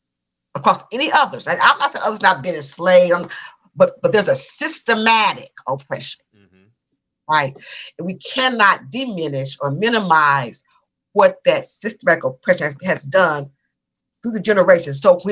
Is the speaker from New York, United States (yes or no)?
no; Tennessee, United States; So I was raised in Tennessee.